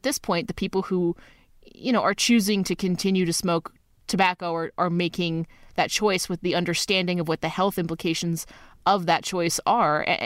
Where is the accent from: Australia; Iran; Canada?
Canada; Love being Canadian.